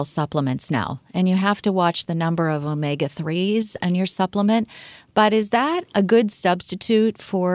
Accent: Midwest, United States; I come from the Midwest. I can't remember how far into my 20s or 30s I was before I saw a mango.

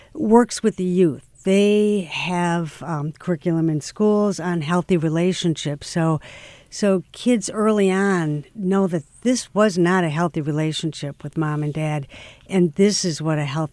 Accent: California, United States; I can come to Sacramento and say I'm from Amador County, and people don't even know where Amador is from.

